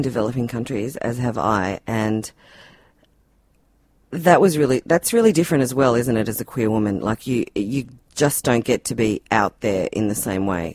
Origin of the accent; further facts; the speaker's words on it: Tasmania, Australia; I'm from a developing state.